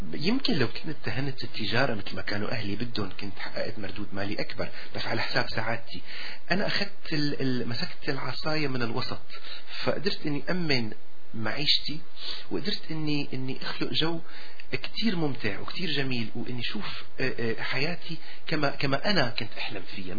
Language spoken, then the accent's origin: Arabic; Syria; now in Montreal, Canada; ما كنت بتمنى أني أطلع من سوريا، لكن وإن كان طلعت فمونتريال أكيد بدون شك أمنت لي فرصة كتير هامة.